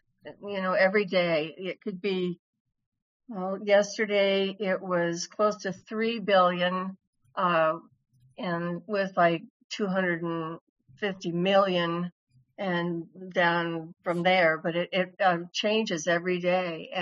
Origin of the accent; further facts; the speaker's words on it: Kansas, United States; And, you know, I was born in Kansas. I click my shoes like and feet like Dorothy.